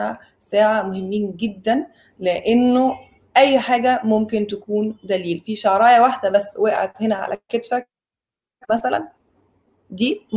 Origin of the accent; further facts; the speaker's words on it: Egypt; وهي من أكتر الناس المعروفة عندنا في مصر في المجال ده